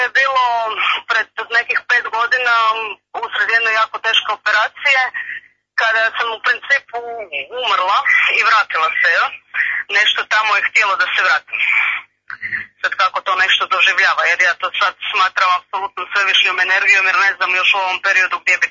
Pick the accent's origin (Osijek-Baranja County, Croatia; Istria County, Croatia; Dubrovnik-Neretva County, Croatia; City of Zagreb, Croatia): City of Zagreb, Croatia; Zagreb; mislim da je to dovoljno i Zagreba sam.